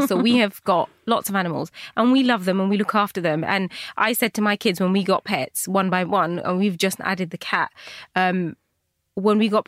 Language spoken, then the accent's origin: English; United Kingdom; So I was constantly fighting that British Bangladeshi bit of me.